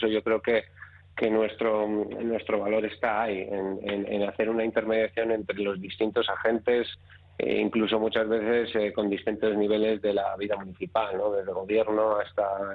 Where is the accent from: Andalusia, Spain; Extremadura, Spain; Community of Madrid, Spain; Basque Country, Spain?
Basque Country, Spain; Txorierri; Que nací, vivo y trabajo en Chorierri, ¿no?